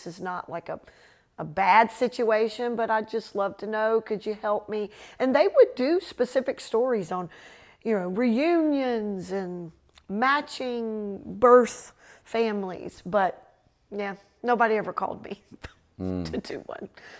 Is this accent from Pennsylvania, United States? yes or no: no; Charleston, South Carolina, United States; born there; I knew I was born in South Carolina. My birth certificate said Charleston.